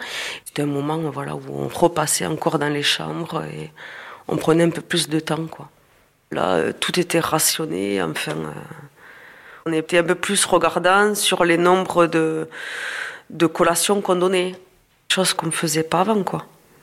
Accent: Tarbes, Occitanie, France; je suis de Tarbes dans les Hautes-Pyrénées.

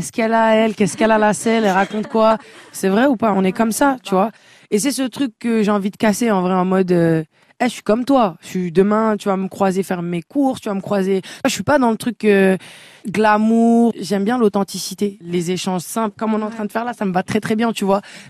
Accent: Nanterre, Île-de-France, France; Moi, je suis originaire de Nanterre

